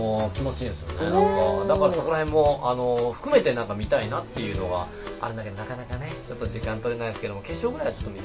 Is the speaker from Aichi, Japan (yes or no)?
no; Yamaguchi, Japan; そうそう、山口県出身でございます。服の町でございます。